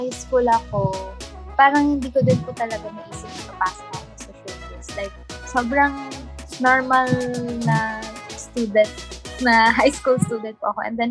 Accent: Bulacan, Philippines; kasi taga Bulacan po ako eh. So, laking Bulacan po talaga ako ever since hindi po ako na-stay sa Manila.

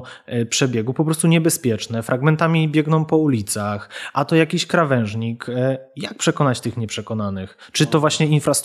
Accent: Kraków, Lesser Poland, Poland; bo akurat wychowałem się w rodzinie bez samochodu, kursując między Ruczajem a babciami wokół rynku

